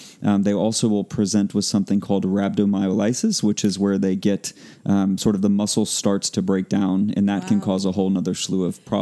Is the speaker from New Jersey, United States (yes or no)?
no; Florida, United States; I did my internship up at University of Pennsylvania, and then I'm from Florida, so both places that get very hot